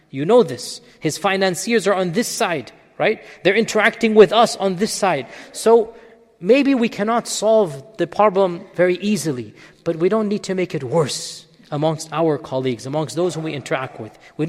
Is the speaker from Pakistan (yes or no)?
yes; Pakistan; Dear fellow Pakistanis, I speak to you as a Pakistani.